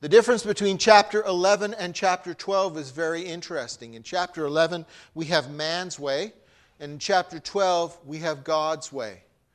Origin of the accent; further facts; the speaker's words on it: Canada; now in Bahamas; I came from the Great White North. I was raised in Canada. And I married a lovely young lady who dragged me kicking and screaming to the Bahamas.